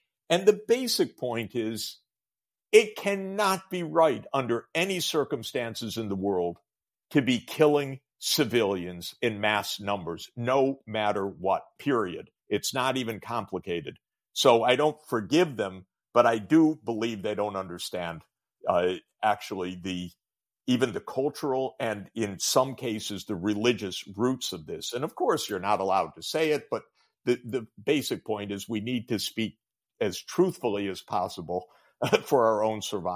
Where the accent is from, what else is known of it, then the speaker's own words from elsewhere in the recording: United States; It's not the Judaism I was at all inculcated with as an American, because grew up in America in what is necessarily a pluralistic society